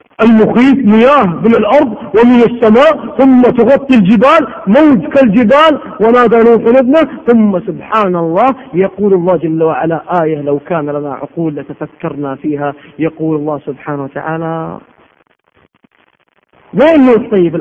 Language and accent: Arabic; Riyadh, Riyadh Province, Saudi Arabia; هذا مشهد شباب عندنا في الرياض يلهون ويرتعون